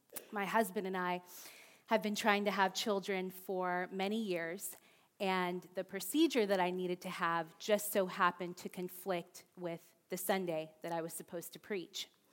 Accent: Tuskegee, Alabama, United States; I was born and raised in Tuskegee, Alabama. Roll Tide. Roll Tide.

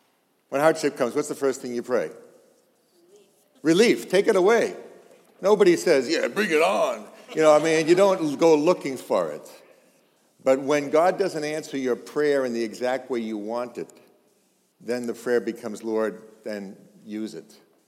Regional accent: Arlington, Massachusetts, United States; now in Lexington, United States; I've lived in Boston all of my life. I come from Arlington. I live now in Lexington.

